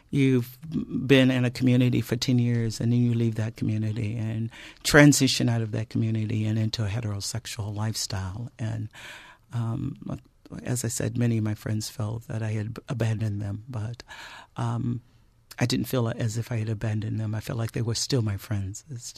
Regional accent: Nashville, Tennessee, United States; Well, I was raised in Nashville, Tennessee, and I was raised in a pretty close-knitted family, and did not have a lot of freedom of expression.

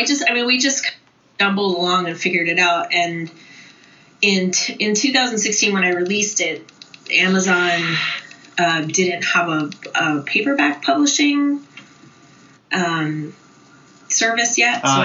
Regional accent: New Jersey, United States; moved away as an adult; So I grew up in New Jersey. Then moved to California when I was in my early 20s

